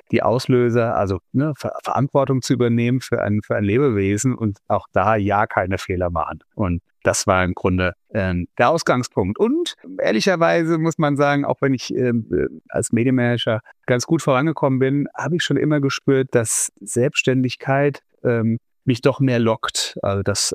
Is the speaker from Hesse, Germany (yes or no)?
yes; Frankfurt, Hesse, Germany; ich bin 47 Jahre, komme aus Frankfurt, lebe hier mit zwei Kindern und einer Lebenspartnerin